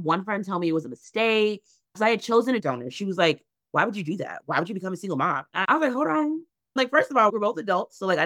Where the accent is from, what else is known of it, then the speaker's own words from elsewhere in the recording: Chicago, Illinois, United States; I am from Chicago, born and raised, but I live in the suburbs.